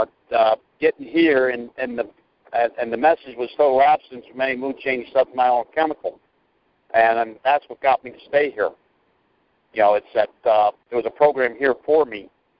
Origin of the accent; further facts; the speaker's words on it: Allentown, Pennsylvania, United States; I'm an addict. … I'm from Allentown, Pennsylvania.